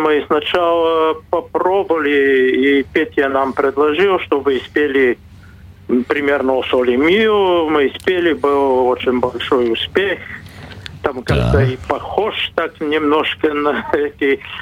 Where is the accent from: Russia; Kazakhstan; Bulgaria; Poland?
Bulgaria; Pleven, Pleven Province; Russian is a second language; в Болгарии тоже уже 4-5-6 лет делаем концерты у там примерно в моему родному городу, Плевне